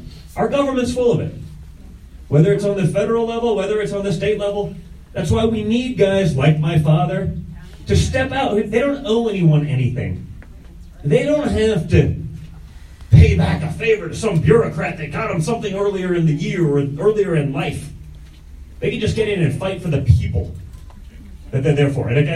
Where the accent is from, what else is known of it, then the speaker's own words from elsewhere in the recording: United States; As an American, I watched what happened in Afghanistan and the withdrawal